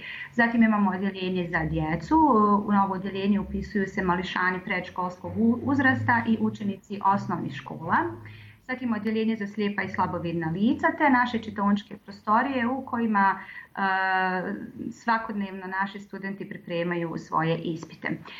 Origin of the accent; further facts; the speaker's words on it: Tuzla, Tuzla Canton, Bosnia & Herzegovina; U Tuzli, znači u mom rodnom gradu, žive članovi moje uže porodice, kao i svi moji prijatelji